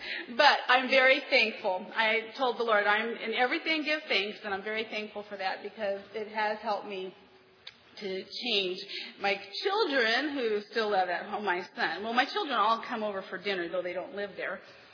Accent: Kansas City, Missouri, United States; I come from Kansas City, Missouri. You know what the motto is for Missouri? The show me state.

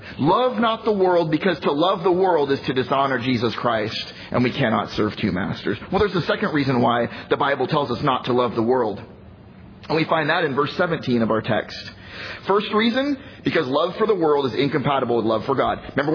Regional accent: California, United States; dude, I'm from California.

